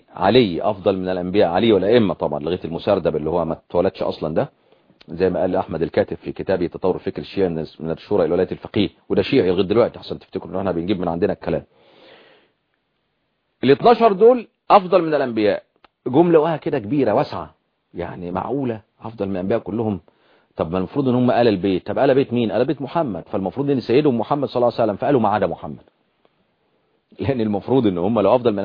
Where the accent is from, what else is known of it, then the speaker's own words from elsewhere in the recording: Egypt; عندنا في مصر